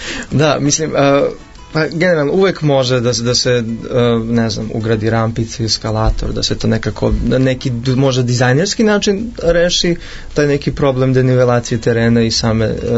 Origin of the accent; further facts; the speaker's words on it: Vranje, Southern and Eastern Serbia, Serbia; gimnazija kod nas u Vranju, Bora Stanković